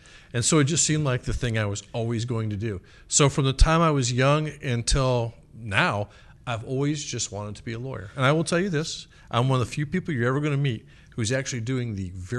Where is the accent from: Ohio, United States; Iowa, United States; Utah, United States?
Iowa, United States; I grew up in a small town in Iowa. I graduated with 37 people in my graduating class.